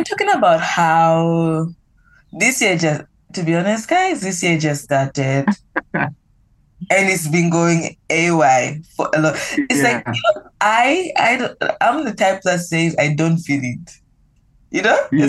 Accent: Zambia; first language Lozi; I can speak my mother tongue, which is Lozi.

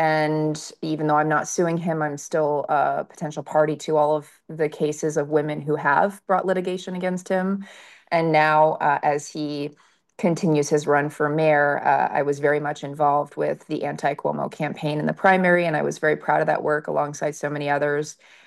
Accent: San Diego, California, United States; moved away as an adult; now in New York, United States; I've spent the majority, if not all of my career in and around politics. I grew up originally in San Diego, but I came to New York right after college

